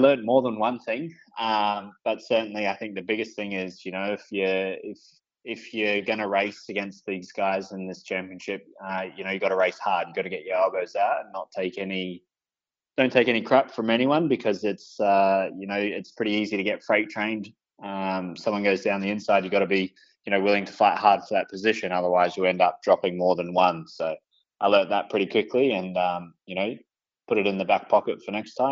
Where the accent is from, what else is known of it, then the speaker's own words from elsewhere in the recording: New Zealand; being a Kiwi, and, you know, I was only born down the road.